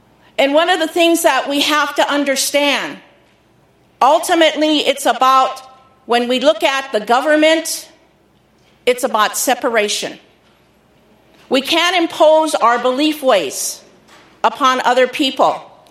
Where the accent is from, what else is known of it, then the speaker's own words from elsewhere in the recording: United States; yes, I'm a Christian. I'm American Indian. I'm a Christian. I'm a Crow woman.